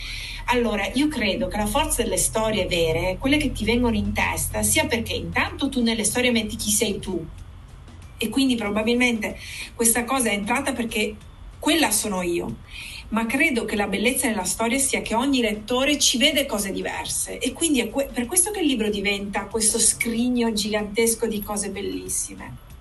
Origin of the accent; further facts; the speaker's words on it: Padua, Veneto, Italy; now in Lecce, Italy; Io sono nata e sono di Padova, ma 14 anni fa mi sono trasferita in Puglia, a Lecce